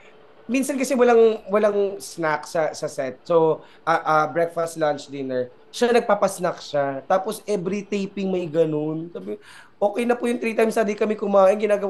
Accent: Central Luzon, Philippines; Tapos nagpatayo ng bahay para kanila mama, papa, dito sa probinsya namin, sa Zambales.

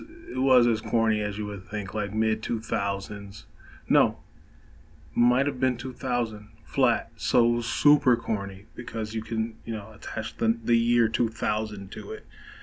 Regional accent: Detroit, Michigan, United States; and I'm from Detroit, if you couldn't pick that up, or if I didn't tell y'all, me saying what up though is kind of a dead giveaway. But I'm from Detroit

